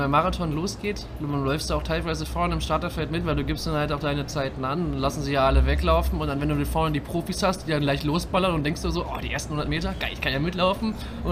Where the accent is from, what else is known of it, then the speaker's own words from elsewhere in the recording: Wolfsburg, Lower Saxony, Germany; Das ist halt gut, das ist meine Heimatstadt halt.